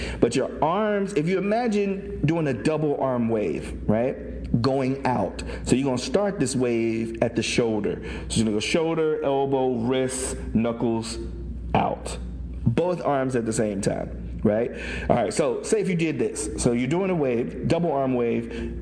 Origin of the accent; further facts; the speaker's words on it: Cincinnati, Ohio, United States; Like, even growing up in Cincinnati, Ohio, we had groups that we would battle, and we knew them by name.